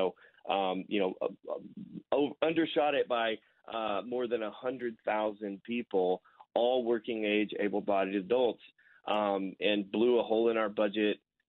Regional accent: Arkansas, United States; So my home state here of Arkansas

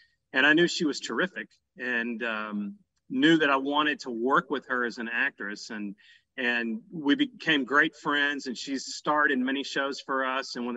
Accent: Dallas, Texas, United States; So I'm from Dallas originally

